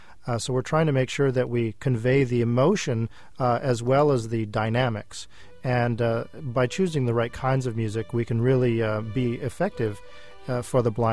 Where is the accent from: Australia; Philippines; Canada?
Canada; now in Georgia, United States; I'm a Canadian boy down here in Georgia.